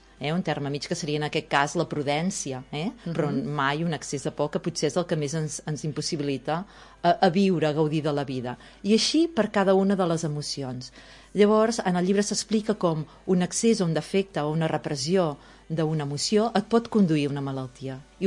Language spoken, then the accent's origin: Catalan; Santa Coloma de Farners, Catalonia, Spain; now in L'Escala, Spain; llibreries de Girona, de Figueres, biblioteques, al meu poble natal, a Santa Coloma, a la biblioteca també, i aquí a l'Escala, evidentment